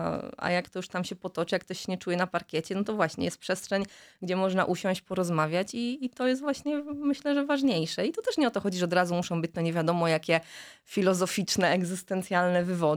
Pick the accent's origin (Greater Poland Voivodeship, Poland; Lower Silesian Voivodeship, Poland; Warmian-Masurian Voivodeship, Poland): Lower Silesian Voivodeship, Poland; Wrocław; Sami jesteśmy z Wrocławia